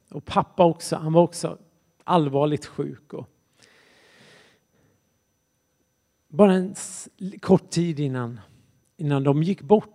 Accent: Jönköping, Jönköping County, Sweden; Och jag växte upp i Jönköping, Sveriges Jerusalem.

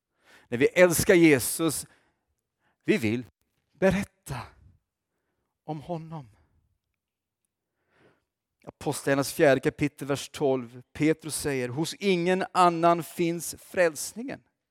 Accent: Oskarshamn, Kalmar County, Sweden; Det påminner mycket om min hemstad Oskarshamn.

